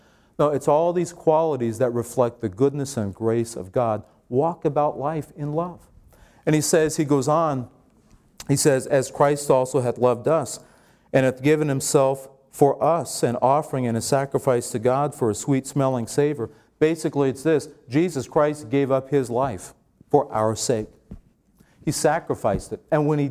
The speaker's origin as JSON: {"language": "English", "country": "Ireland", "said": "We follow, you know, well, I'm Irish. We follow our culture."}